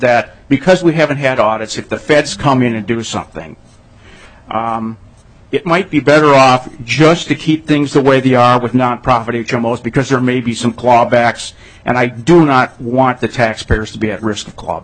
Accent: Edina, Minnesota, United States; I'm from Edina, Minnesota.

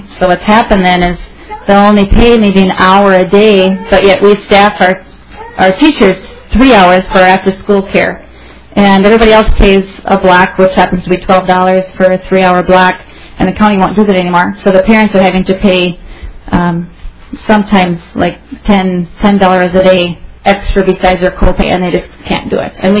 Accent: Fergus Falls, Minnesota, United States; And I'm from Fergus Falls, Minnesota, West Central Minnesota

